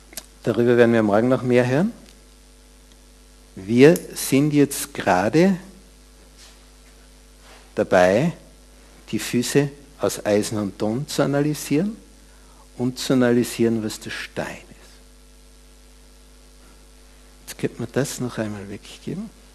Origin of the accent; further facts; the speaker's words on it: Styria, Austria; Und ich komme aus der Steiermark, also aus einem befestigten Grenzgebiet dieser Zeit vor 1200 Jahren.